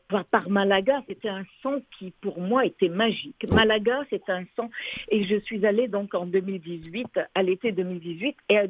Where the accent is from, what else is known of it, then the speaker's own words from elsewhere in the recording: Morocco; born there; Je suis née au Maroc, mais vraiment, je suis juive d'origine. Mais ma grand-mère était palestinienne, mon autre grand-père turc.